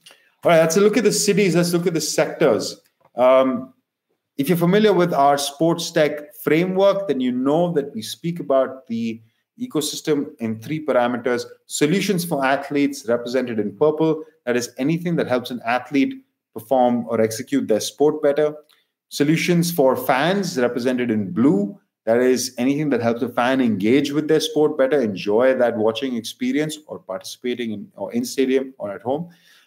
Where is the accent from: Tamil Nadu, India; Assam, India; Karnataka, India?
Karnataka, India; Bangalore; A couple of Indian cities should be mentioned, Mumbai and Bangalore, my hometown.